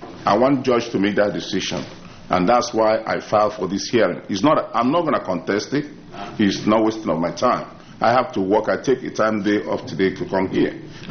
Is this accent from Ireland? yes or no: no; Nigeria; I'm from Nigeria, so I remit money